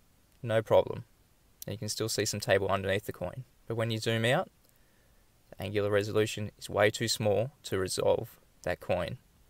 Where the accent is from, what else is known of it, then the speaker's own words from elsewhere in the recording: Australia; from Australia